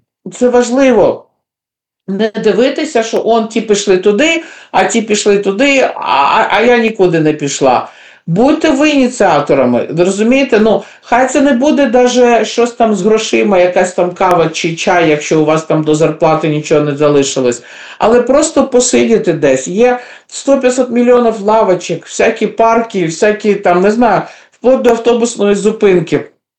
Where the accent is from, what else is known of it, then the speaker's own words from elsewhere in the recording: Kyiv, Ukraine; Ну, я з Києва